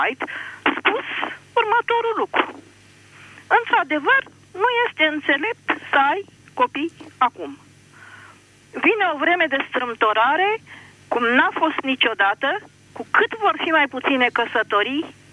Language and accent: Romanian; Piatra Neamț, Neamț County, Romania; Vă sunt din Piatra Neamț, sunt profesoară, sunt pensionată medical